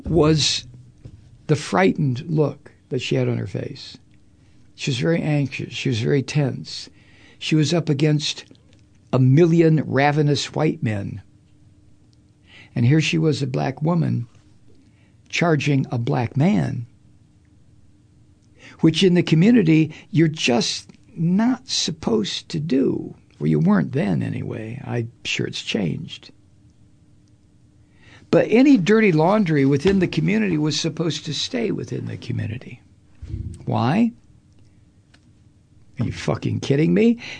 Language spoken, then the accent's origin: English; United States; how weird it was to me as an American who grew up in a racist country.